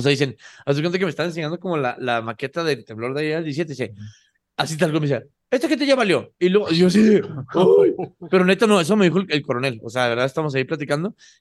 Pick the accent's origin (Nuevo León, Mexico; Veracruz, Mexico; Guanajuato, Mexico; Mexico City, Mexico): Mexico City, Mexico; O sea, digo, uno como chilango, pues sí, sí lo traes aquí como en el radar.